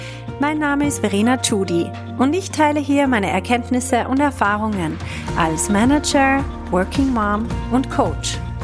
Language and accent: German; Upper Austria, Austria; aus meiner alten Heimat, aus Oberösterreich. Und es ist für mich selber ungewohnt, wir haben fast den gleichen Dialekt, aber nicht ganz.